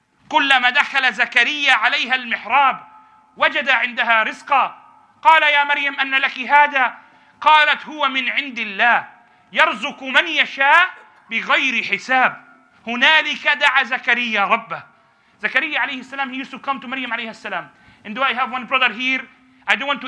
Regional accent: England, United Kingdom; English is a second language; as I'm from England

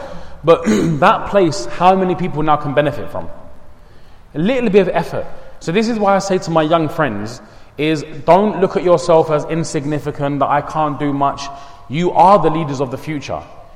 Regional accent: Crawley, South East England, United Kingdom; it comes 265 miles from my house to here, around about that sort of distance. 5 hours journey. So we're from Crawley.

